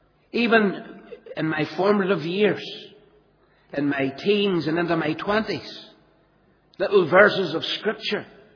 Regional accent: Belfast, Northern Ireland, United Kingdom; I come from East Belfast. You know I'm not from Ballymena by my accent. I come from the East, and I came from a little street called Templemore Street that runs from the Albert Bridge Road right through to the Bearsbridge Road.

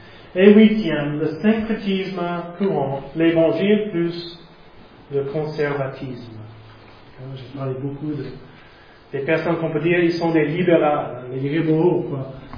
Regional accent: United States; Donc, chez moi, aux États-Unis, d'où je viens

